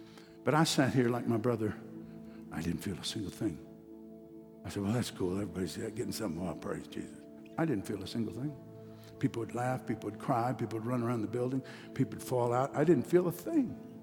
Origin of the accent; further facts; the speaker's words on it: Kolkata, West Bengal, India; born there; You know, I was born in Pentecost. My parents are Pentecostal missionaries. I was born in Calcutta, India. I was born in a house in Calcutta, India.